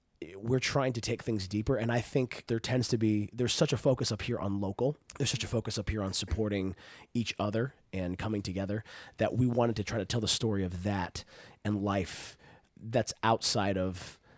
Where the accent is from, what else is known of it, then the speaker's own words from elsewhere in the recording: Texas, United States; And I growing up in Texas, there's a whole scene of music called the Red Dirt scene that is really kind of outside of Nashville.